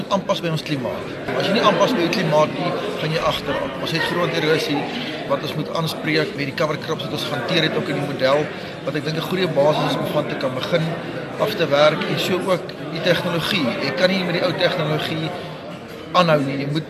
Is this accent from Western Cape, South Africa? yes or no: no; Bloemfontein, Free State, South Africa; ek is van die Bloemfontein omgeving. Ons is net so buiten Bloemfontein.